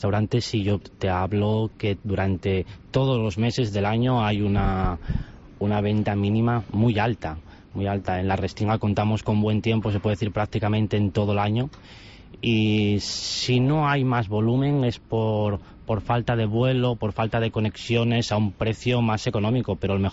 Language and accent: Spanish; Asturias, Spain; y desde Asturias, que soy asturiano, a Tenerife